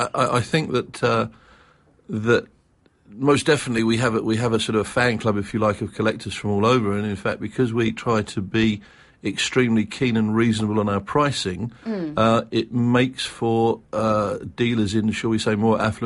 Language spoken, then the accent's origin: English; London, United Kingdom; moved away; also born or lived in New York; Well, originally I'm from London, as your listeners can tell by the accent. I moved up here some 10 years ago after having lived in New York in the States for quite a while.